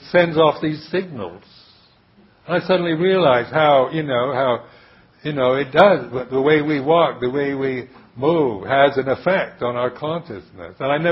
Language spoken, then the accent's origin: English; United States; being American also, when I first went to live in the Thai monastery, American men walk in a very aggressive way.